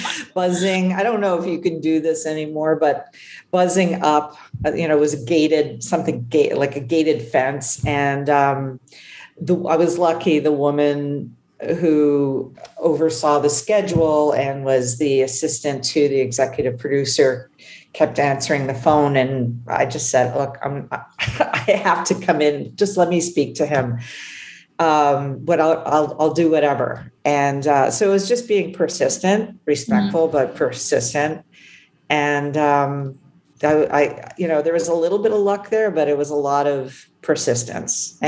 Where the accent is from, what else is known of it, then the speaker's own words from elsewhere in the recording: Ottawa, Ontario, Canada; So I grew up in Ottawa, Canada. So I grew up in Ottawa, the capital of Canada, and was exposed to a lot around politics.